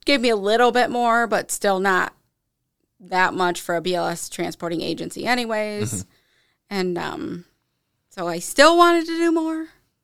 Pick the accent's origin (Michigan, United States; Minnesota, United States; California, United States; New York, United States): New York, United States; Hammondsport; Yeah, I grew up in Hammondsport on the lake.